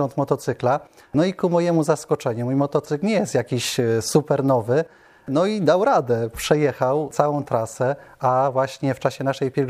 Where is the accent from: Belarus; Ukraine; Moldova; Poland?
Poland; Kalisz, Greater Poland Voivodeship; ilekroć z kimś rozmawialiśmy i mówiliśmy, że jesteśmy z Kalisza, wszyscy nas skojarzyli